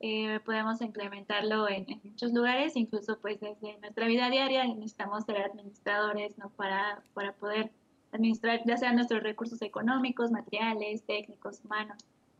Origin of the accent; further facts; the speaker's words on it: Mexico; del alimento que nos sostiene como mexicanos, ya está en los campos, ¿no?